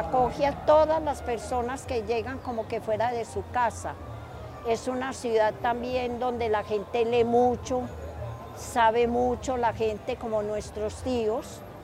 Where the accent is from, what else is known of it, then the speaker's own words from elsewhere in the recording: Salamina, Caldas, Colombia; Es todo lo que puedo decir de mi pueblo, que lo quiero mucho.